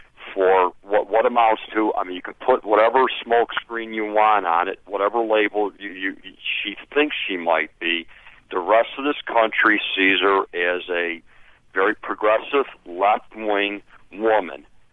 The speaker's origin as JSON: {"language": "English", "region": "New York", "country": "United States", "said": "I mean, I'm from New York."}